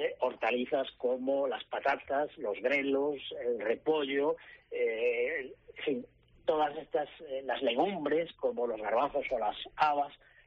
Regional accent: Celanova, Galicia, Spain; tú sabes que yo soy de Celanova

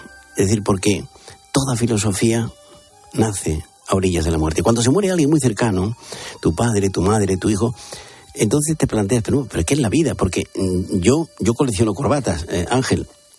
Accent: Andalusia, Spain; now in Madrid, Spain; yo soy andaluz, aunque llevo en Madrid 3/4 de vida

